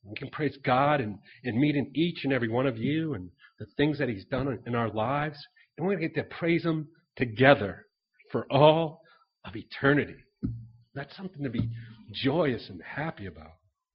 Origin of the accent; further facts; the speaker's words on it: Portsmouth, New Hampshire, United States; I'm originally from Portsmouth, New Hampshire.